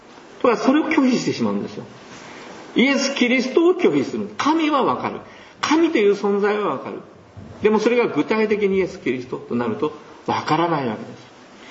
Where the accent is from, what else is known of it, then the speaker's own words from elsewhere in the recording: Fukuoka, Japan; born there; 私福岡県の生まれですけど